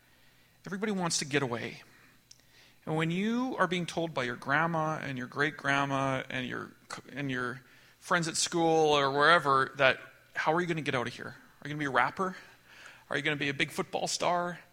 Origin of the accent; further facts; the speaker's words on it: Chestermere, Alberta, Canada; So I'm from Chestermere, Alberta.